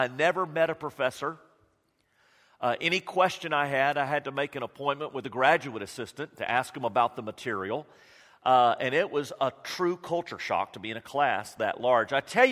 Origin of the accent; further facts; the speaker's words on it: Austin, Texas, United States; And anytime I'm in Austin, I am just reflective on my history because I grew up there.